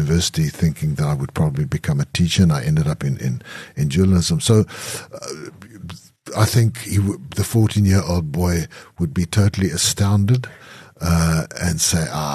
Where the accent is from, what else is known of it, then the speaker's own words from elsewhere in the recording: Klerksdorp, North West, South Africa; You know, I grew up in Klerksdorp in what is today the Northwest Province, in a mining town where there were no writers